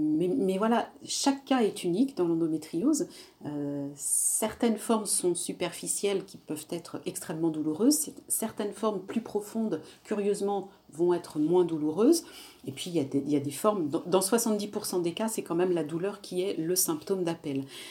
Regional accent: Réunion, France; Moi, je suis réunionnaise et dans ma culture, les femmes supportent beaucoup sans rien dire non plus.

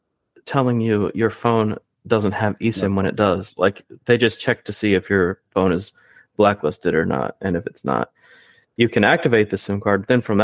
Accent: Virginia, United States; from Virginia.

